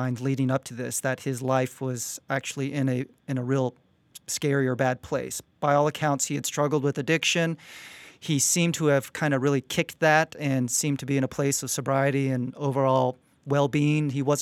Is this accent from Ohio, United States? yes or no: no; Seattle, Washington, United States; I grew up in the Seattle area. And the reality is that … actually had, in that region, a stronger level of respect than